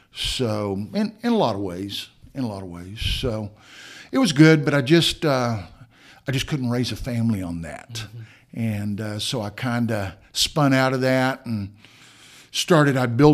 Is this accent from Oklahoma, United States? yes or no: yes; Altus, Oklahoma, United States; also born or lived in Hobart, Oklahoma / Olustee, Oklahoma; That's how I ended up being born in Hobart, Oklahoma. But then I was raised in Southwest Oklahoma. Some in Olustee, which is a really, really small rural town, and then ultimately Altus High School, or Altus